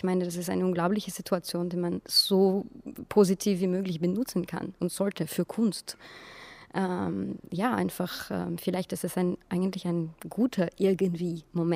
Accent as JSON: {"language": "German", "country": "Russia", "tie": "born there", "second_language": "German", "said": "ich bin in Russland geboren."}